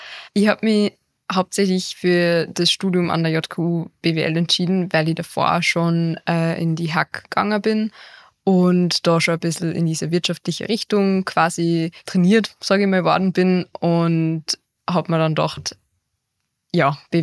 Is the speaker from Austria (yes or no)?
yes; Upper Austria, Austria; ich bin in Stareck aufgewachsen, das sind einfach 10 Minuten mit dem Auto